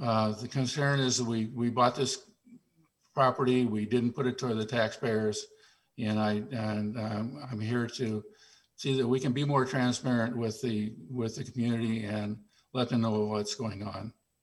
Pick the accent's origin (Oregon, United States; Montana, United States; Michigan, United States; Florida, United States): Oregon, United States; Portland; I'm a native Oregonian, born and raised in Portland. And Seaside was always my second home.